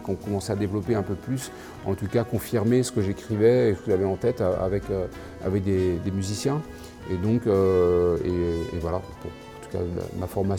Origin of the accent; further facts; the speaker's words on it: Brittany, France; J'ai fait pas mal de bals populaires, des mariages quand j'étais enfant en Bretagne.